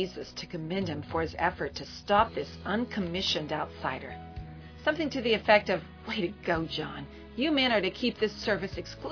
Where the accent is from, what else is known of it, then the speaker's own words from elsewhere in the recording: Tulsa, Oklahoma, United States; I grew up in Tulsa, Oklahoma, where the majority of students in my junior and senior high school years were either Southern Baptist or Pentecostal.